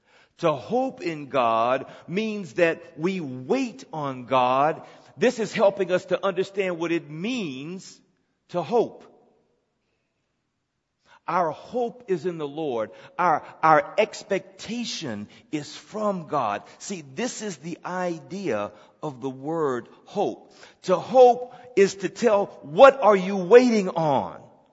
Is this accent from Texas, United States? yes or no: yes; Texas, United States; I grew up down in Texas, right around the coast down there.